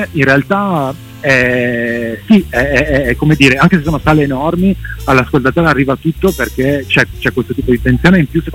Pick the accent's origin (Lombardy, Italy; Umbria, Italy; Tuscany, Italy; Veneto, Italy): Veneto, Italy; Thiene; moved away as an adult; sono nato a Tiene, che è un paese in provincia di Vicenza, con l'H dopo la T, una scrittura strana, però è così